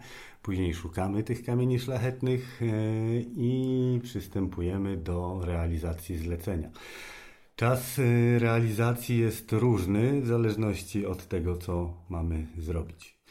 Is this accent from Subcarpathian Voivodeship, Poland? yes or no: no; Zakopane, Lesser Poland, Poland; Ja jestem z Podhala, z Zakopanego i tam mój ojciec od wielu, wielu lat prowadzi swoją pracownię.